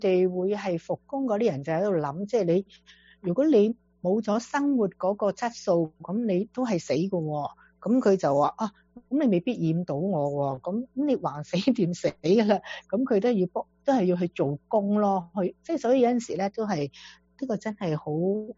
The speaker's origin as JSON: {"language": "Cantonese", "country": "China", "said": "我哋中国人最多就系做饮食业噶啦"}